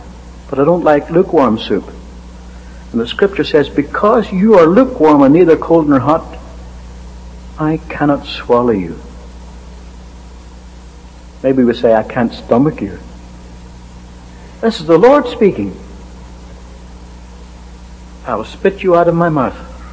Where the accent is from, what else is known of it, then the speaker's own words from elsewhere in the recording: Ireland; I was born and raised in Ireland, where the national drink is hot tea.